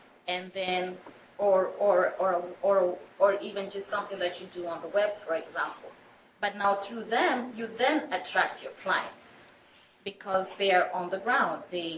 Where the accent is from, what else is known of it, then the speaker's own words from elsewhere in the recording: Kenya; I am Kenyan.